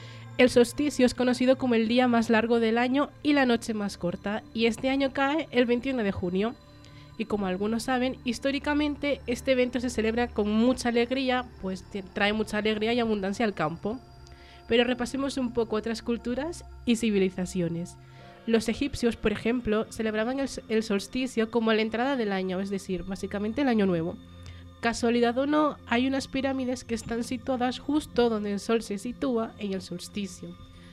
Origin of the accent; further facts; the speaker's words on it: Sodupe, Basque Country, Spain; en mi pueblo Sodupe, que está en el País Vasco